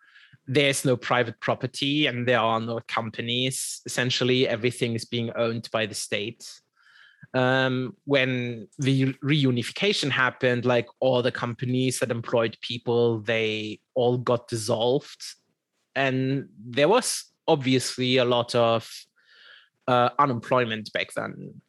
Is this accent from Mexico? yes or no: no; Germany; There wasn't really any exposure to technology, not within the GDR times, at least not that I can remember. You have to sort of keep in mind, I was like 6 years old when the reunif